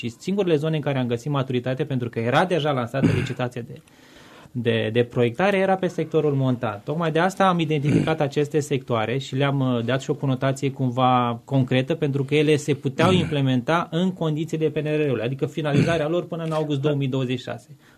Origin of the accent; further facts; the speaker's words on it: Iași, Iași County, Romania; noi ca ieșeni, ca moldoveni, trebuie să ne promovăm cu o anumită agresivitate